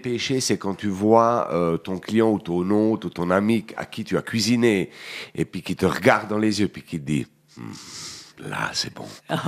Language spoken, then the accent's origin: French; South Italy, Italy; c'est vrai que chez nous, en Italie, dans le sud, même dans tous les autres pays du sud, la cuisine, c'est vraiment une tradition